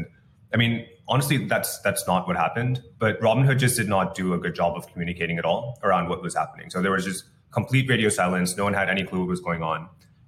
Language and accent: English; California, United States; Yeah, so my background is I grew up in the Bay Area.